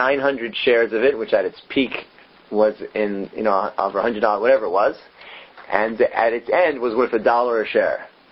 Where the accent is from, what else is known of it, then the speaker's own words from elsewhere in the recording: Cincinnati, Ohio, United States; So I grew up in Cincinnati until I was about 7.